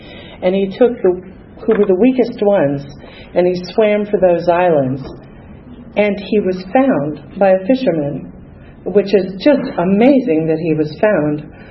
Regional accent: Sarasota, Florida, United States; I grew up in Sarasota, Florida, and until I was age 12, I was daddy's princess. My parents were Catholic

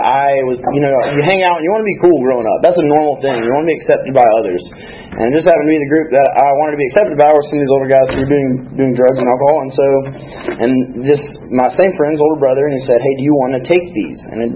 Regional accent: Georgia, United States; So, jumping into the story, let's see, I'm from North Georgia.

